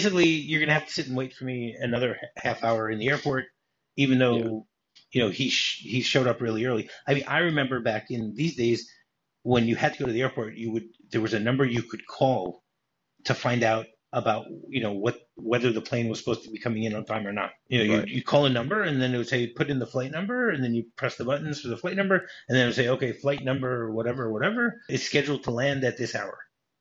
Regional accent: Detroit, Michigan, United States; I mean, I remember growing up in Detroit.

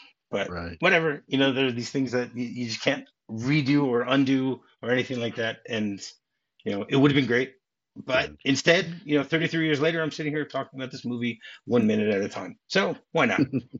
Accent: Michigan, United States; I mean, I grew up in Michigan.

